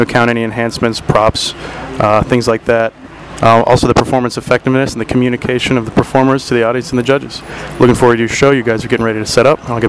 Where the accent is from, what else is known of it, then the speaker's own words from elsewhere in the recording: Gainesville, Florida, United States; I'm from Gainesville, Florida.